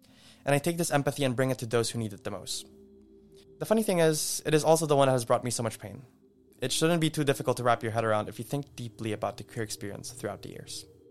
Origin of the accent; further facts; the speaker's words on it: Manila, Metro Manila, Philippines; now in Amsterdam, Netherlands; As someone who grew up in Manila, moved to Bangkok, and now living in Amsterdam as a queer individual